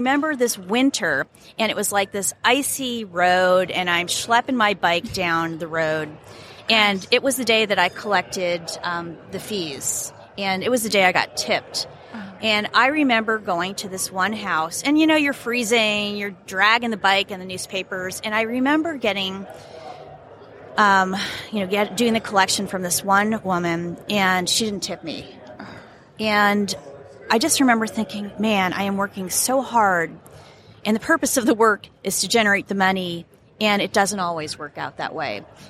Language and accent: English; New Jersey, United States; I was 8, and I grew up in New Jersey, and the deal in my family was, if you wanted allowance, any sort of spending money, you earned it yourself.